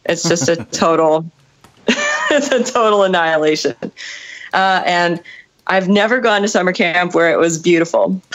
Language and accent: English; Midwest, United States; And I'm originally from the Midwest, and we would drive to different Midwestern states.